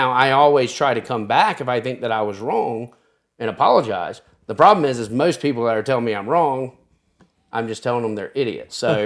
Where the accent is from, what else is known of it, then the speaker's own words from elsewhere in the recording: South Carolina, United States; Look, growing up in South Carolina, I never grew up, knew anyone Jewish.